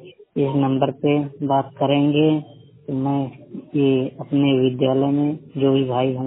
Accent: Uttar Pradesh, India; मैं 100% दृष्टिवादी, मेरा जिला है प्रयागराज, मैं त्रिपुर की प्रज्ञा कक्षों में पढ़ता हूँ। मैं कक्षा सात का छात्र

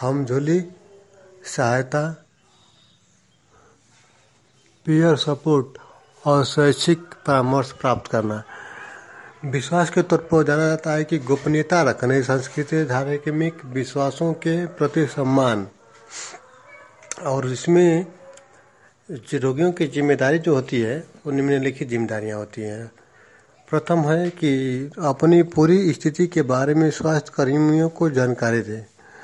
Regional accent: Bihar, India; जिला कैमूर का निवासी हूँ।

